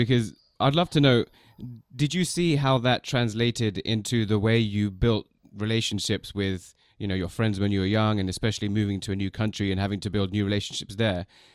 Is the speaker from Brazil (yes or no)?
no; United Kingdom; And I'm British, so, you know, everyone is more open than us.